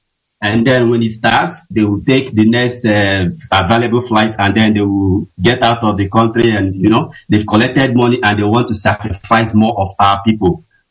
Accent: Nigeria; now in Vienna, Austria; I hail from Akumazi Umuocha in Anioma land, Biafra land.

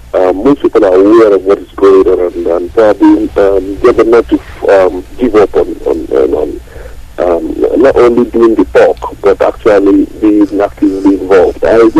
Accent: London, United Kingdom; I'm from London.

